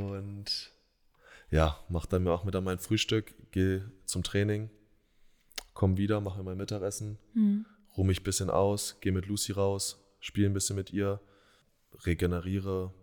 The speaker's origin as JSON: {"language": "German", "town": "Bad Schwartau", "region": "Schleswig-Holstein", "country": "Germany", "tie": "born or raised there", "said": "wo ich erst noch zurück in meine Heimat gegangen bin für eine Saison und bei Bad Schwartau gespielt habe"}